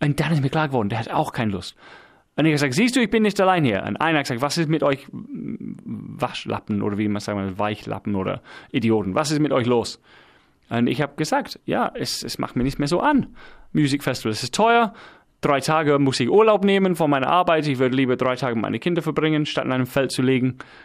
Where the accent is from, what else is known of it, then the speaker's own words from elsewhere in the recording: England, United Kingdom; German is a second language; Scheiß drauf, ich bin Engländer.